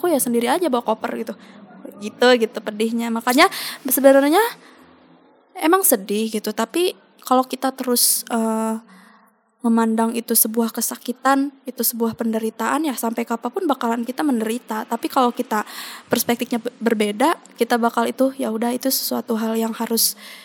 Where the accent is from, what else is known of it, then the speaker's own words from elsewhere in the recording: Lembang, West Java, Indonesia; sedangkan aku dari Lembang aja sendiri sampai Jakarta kan